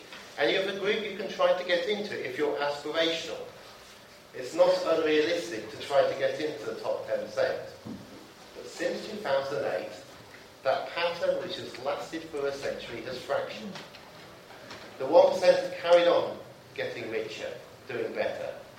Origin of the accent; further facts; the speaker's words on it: Oxford, South East England, United Kingdom; In the last year, I've moved south back to where I grew up in Oxford